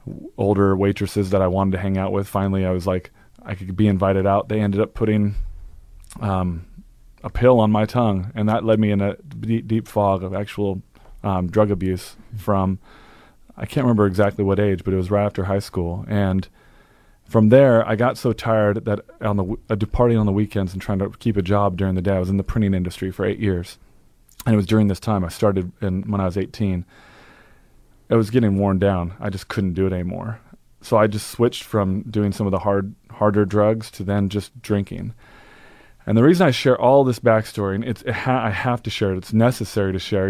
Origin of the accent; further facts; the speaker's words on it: Portland, Oregon, United States; I'm from Portland